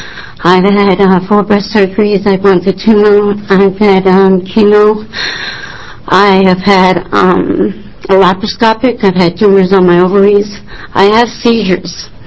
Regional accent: Scappoose, Oregon, United States; I'm from Scapoose, Oregon.

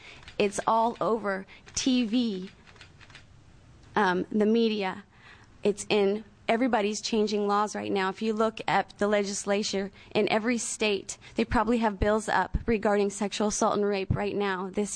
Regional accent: Indiana, United States; I would like to give you a short summary of my story. I am from Indiana.

